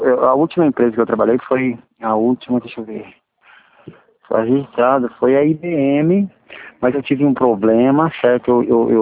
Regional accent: Sumaré, São Paulo, Brazil; also born or lived in Populina

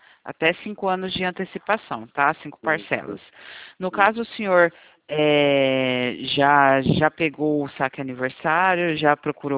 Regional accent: Valinhos, São Paulo, Brazil; eu sou de Valinhos. Valinhos, São Paulo.

